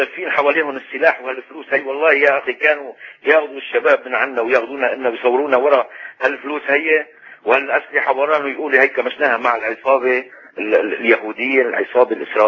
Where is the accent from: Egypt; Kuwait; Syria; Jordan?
Syria; moved away; أنا سوري وبصلي طالع من سنة 80 من سوريا.